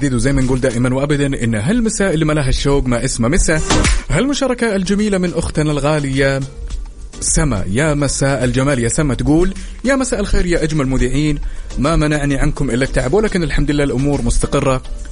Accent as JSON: {"language": "Arabic", "region": "North", "country": "Saudi Arabia", "said": "يعني إحنا كوننا أهل الشمال تعلمنا من أهل الحجاز"}